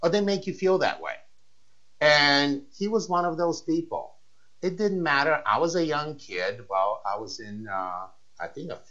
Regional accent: Louisville, Kentucky, United States; And I feel like I grew up in Louisville, Kentucky, so that's my hometown.

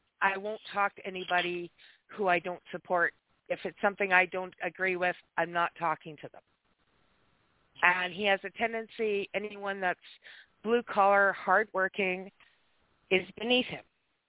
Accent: Canada; I am a Canadian cross-border trucker.

